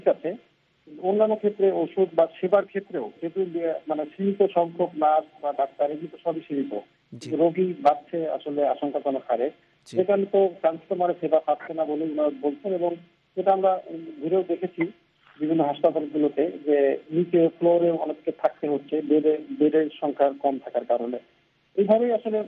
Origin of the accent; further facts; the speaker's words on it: Khulna, Khulna Division, Bangladesh; একজন সাংবাদিক এবং একজন খুলনার নাগরিক হিসেবে আমি যেটা দেখছি সেটি হলো এই, আমরা কিন্তু খুলনার মানুষ খুবই উদ্বিগ্ন